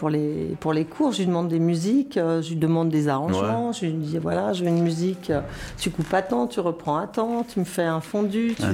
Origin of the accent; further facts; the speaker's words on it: Paris, Île-de-France, France; born there; Moi, je suis née à Paris, mais je me sens pas plus que ça parisienne.